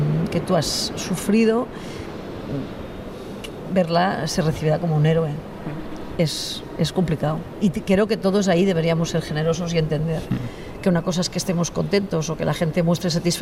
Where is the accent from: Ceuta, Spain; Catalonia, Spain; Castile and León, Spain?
Catalonia, Spain; Yo voy a decir que no soy vasca, que soy catalana.